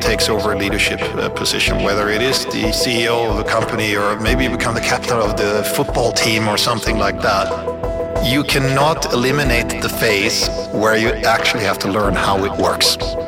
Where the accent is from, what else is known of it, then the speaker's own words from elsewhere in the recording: Sweden; when I grew up in Sweden